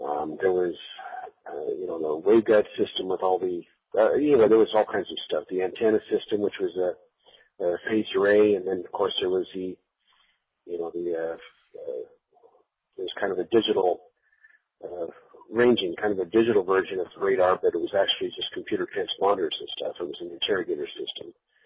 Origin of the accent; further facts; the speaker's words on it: Oregon, United States; Well, as you mentioned, I was raised in Oregon and joined the Air Force